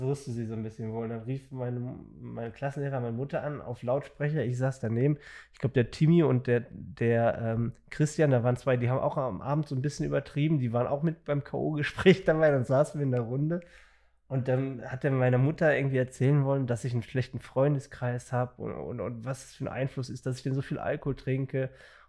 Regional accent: Herdecke, North Rhine-Westphalia, Germany; eine Spezialnummer nach Herdecke in meiner Heimat gewählt, bei Dortmund.

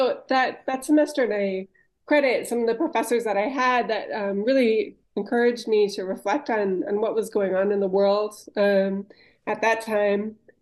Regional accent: New Mexico, United States; I'm from the United States. And while I grew up in New Mexico and started learning Spanish from a pretty young age

